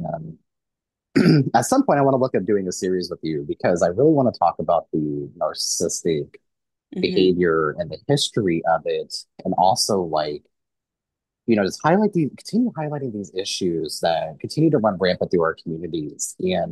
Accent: Kansas City, Missouri, United States; and like I said, I grew up in the Kansas City metro area. So my home county of Jackson County

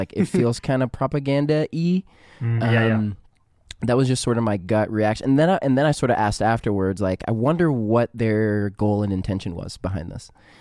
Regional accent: Canada; I mean, I'm from Canada, so like, it's not really cold

